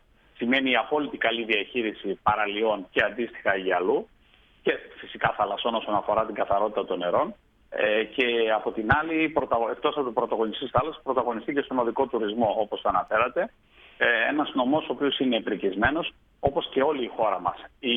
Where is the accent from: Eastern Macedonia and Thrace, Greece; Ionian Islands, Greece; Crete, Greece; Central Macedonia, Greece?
Central Macedonia, Greece; Ευχαριστώ για τα καλά σας λόγια για τον τόπο μου